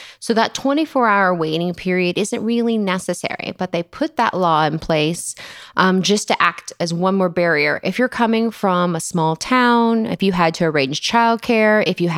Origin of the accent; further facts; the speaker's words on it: Texas, United States; moved away as an adult; Well, I'm originally from Texas, and that's where I did all of my training. I came out to Arizona around 11 years ago, and I've never looked back.